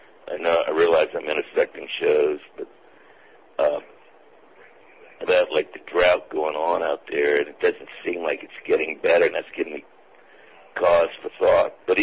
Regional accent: New Orleans, Louisiana, United States; growing up in New Orleans around the Mississippi River.

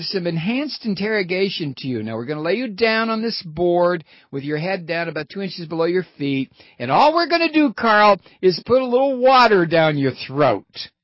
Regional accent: Miami, Florida, United States; I'm from Miami, Florida. I used to listen to you at 940 WINZ.

